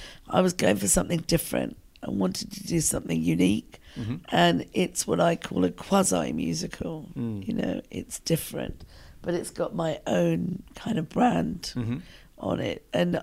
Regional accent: England, United Kingdom; Well, they were very similar. You know, I grew up in a shop. My mum and dad had a corner shop, and you never knew who was going to come through the door.

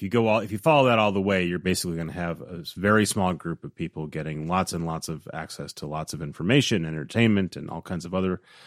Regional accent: Midwest, United States; And then I think of growing up in the Midwest, in the U.S.

